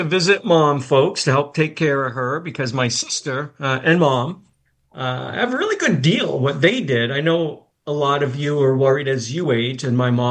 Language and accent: English; New Bedford, Massachusetts, United States; We grew up in New Bedford.